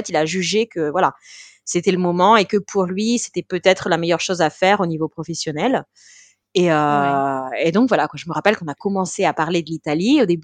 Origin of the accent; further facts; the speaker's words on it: Creil, Hauts-de-France, France; also born or lived in Amiens; moi je suis née à Amiens. J'ai pratiquement jamais vécu à Amiens en fait. J'ai vécu à Creil en Picardie. J'ai grandi là-bas en fait jusqu'à mes 11 ans quoi.